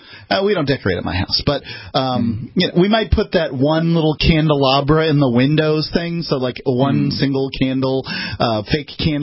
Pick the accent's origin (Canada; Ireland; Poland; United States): Ireland; As an Irishman, I look forward to that.